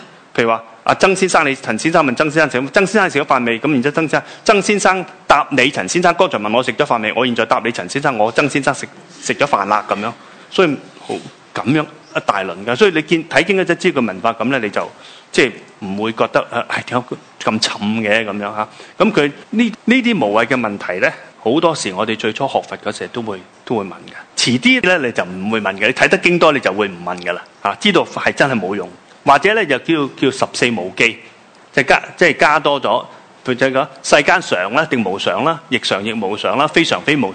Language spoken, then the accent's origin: Cantonese; Hong Kong; 你见到我正话咧讲说话咧，有时用夹杂咗啲英文咧，就系、是、关乎我哋香港人嘅语言习惯吓